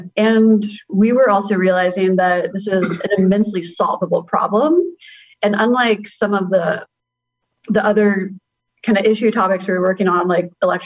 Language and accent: English; Texas, United States; moved away as an adult; I am from Texas originally. Went to school there as well, but I came to the East Coast once very briefly to look at apartments and then moved my whole life up here.